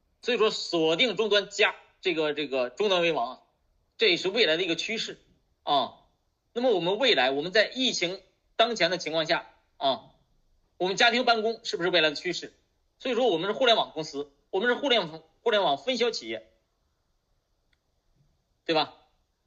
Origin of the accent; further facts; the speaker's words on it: China; 我们中国人很聪明啊